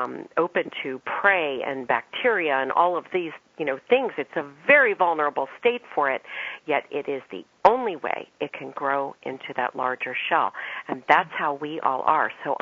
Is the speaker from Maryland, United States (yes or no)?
yes; Maryland, United States; I grew up on the East Coast in Maryland